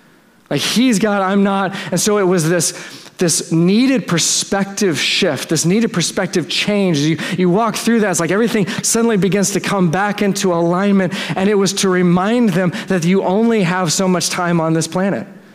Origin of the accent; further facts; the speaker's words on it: Dallas, Texas, United States; Like, I'm from Texas, I'm from Dallas, like, everything's new there, and so we don't have cemeteries in church parking lots.